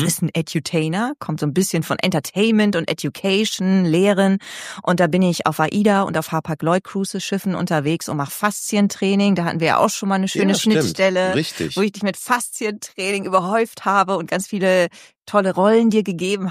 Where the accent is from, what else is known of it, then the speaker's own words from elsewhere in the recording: Lower Saxony, Germany; Und das ist ja meine Heimat aus Friesland. Das ist ja dann direkt vor der Haustür meiner Eltern.